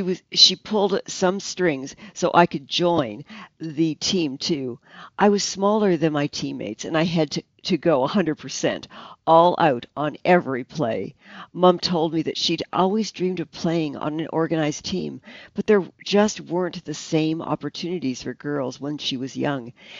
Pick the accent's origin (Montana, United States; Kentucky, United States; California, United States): California, United States; I grew up in California with a single mom who scraped together money to send us to Catholic school.